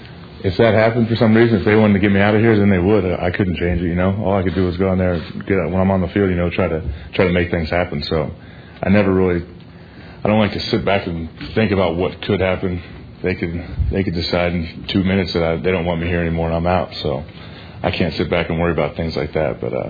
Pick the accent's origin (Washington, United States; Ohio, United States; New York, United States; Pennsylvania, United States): Ohio, United States; Even growing up in Ohio, being around the game before I was even in college, you know, middle school, high school